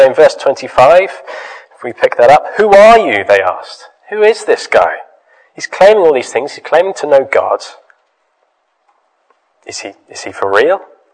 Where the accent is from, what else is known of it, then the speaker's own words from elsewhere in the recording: United Kingdom; I'm British. What does that really mean? I'm a bit Celtic, a bit Norman, a bit Dane. a bit Anglo-Saxon. I have a Dutch grandfather.